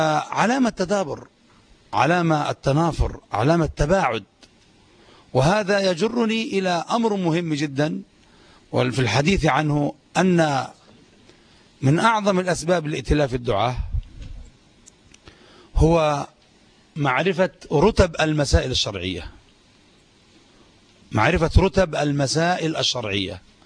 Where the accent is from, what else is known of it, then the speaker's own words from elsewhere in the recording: Yemen; أضرب مثالا بما يجري عندنا في اليمن